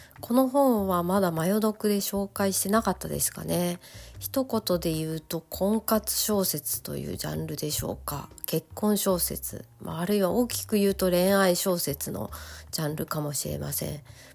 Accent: Tokyo, Japan; 私が東京育ちなもので

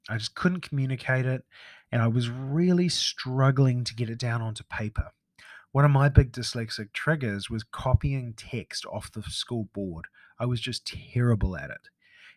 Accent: New Zealand; also born or lived in Saudi Arabia; I was in New Zealand. I'm a New Zealander. I'm a Kiwi. I was born over here.

